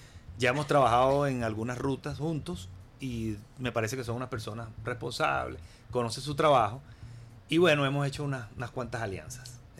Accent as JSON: {"language": "Spanish", "country": "Venezuela", "said": "Porque como venezolano, ¿quién no sabe o a quién no le gusta una arepa?"}